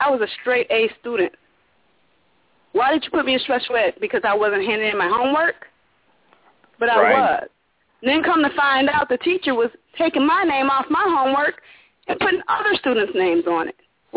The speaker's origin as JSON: {"language": "English", "region": "Minnesota", "country": "United States", "moved": "yes", "said": "I'm from Minnesota, but I don't live there anymore."}